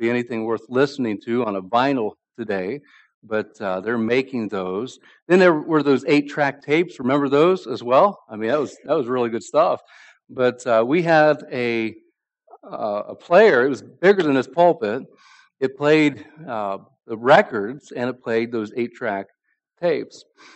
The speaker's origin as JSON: {"language": "English", "region": "Appalachia", "country": "United States", "tie": "born or raised there", "also_born_or_lived": "West Virginia", "said": "Well, when I was young, I grew up in Appalachia, and we even lived in West Virginia for a while."}